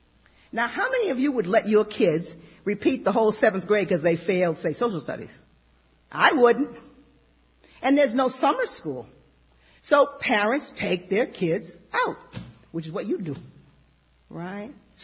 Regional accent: East Coast, United States; you know, I'm from the East Coast, so I'm a tough character, and I'm going to get what I want.

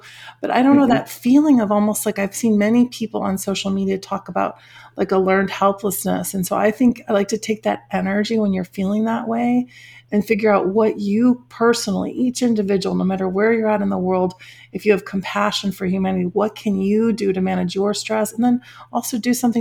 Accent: Midwest, United States; I grew up in the Midwest. I live in Southern Cal.

